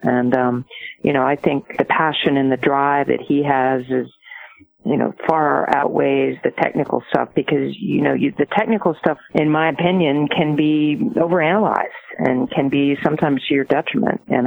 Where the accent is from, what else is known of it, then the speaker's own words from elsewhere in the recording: West Virginia, United States; I grew up in West Virginia, and Nick saw me play when I was 14 in the National 16s